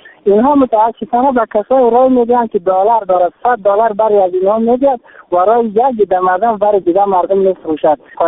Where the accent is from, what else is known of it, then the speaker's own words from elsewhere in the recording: Badakhshan, Afghanistan; از ولسوالی دارایی ولایت بدخشان.